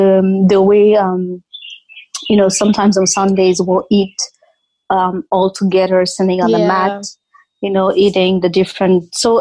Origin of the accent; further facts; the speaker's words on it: Côte d’Ivoire; I was born and raised in Cote d'Ivoire from parents from Guinea, Senegal, and Mali. So I like to call myself as a West African.